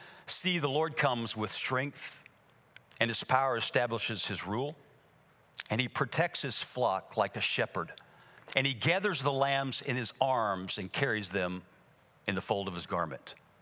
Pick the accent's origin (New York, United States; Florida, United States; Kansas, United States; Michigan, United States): Kansas, United States; And we're American Kansans, and critters for us are deer in the backyard or turkeys kind of thing.